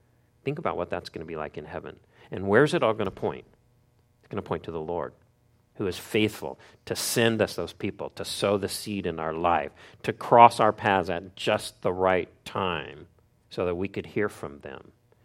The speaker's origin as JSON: {"language": "English", "region": "Missouri", "country": "United States", "tie": "born or raised there", "said": "I grew up in Missouri"}